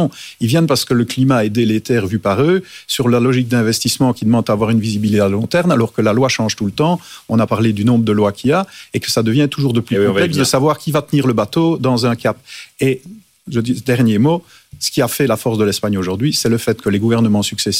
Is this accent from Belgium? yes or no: yes; Wallonia, Belgium; je suis wallon